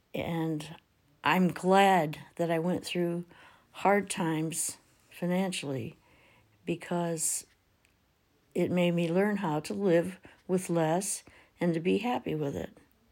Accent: Michigan, United States; also born or lived in West Virginia; I was born in West Virginia, and there was no work there. My father had worked in the mines some and in a store, and so we moved to Michigan.

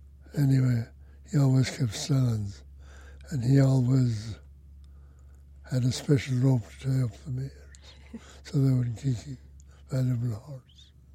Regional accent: Ireland; I grew up in Ireland.

